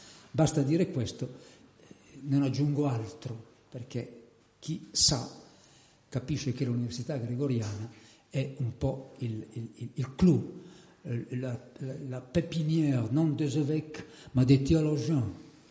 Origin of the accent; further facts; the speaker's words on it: Milan, Lombardy, Italy; ma da milanese mi piace aggiungere questo aggettivo